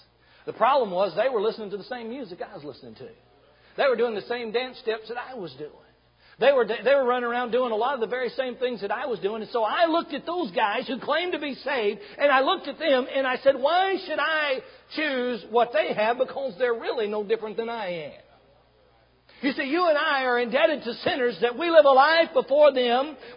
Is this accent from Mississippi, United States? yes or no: yes; Mississippi, United States; also born or lived in Alabama; I grew up in Mississippi. I was originally born in Alabama. We moved to Mississippi and just outside of Memphis, Tennessee, there in northwest Mississippi.